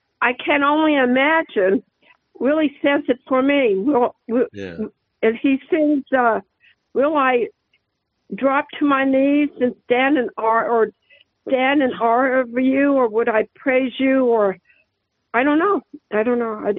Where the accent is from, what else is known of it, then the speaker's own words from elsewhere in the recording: Boonville, Arkansas, United States; And I'm from Boonville, Arkansas.